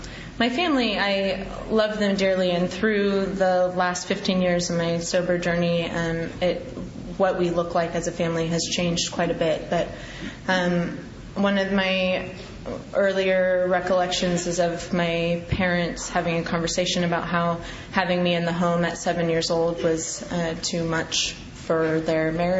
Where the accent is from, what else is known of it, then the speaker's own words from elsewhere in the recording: California, United States; I grew up in California, in the Bay Area.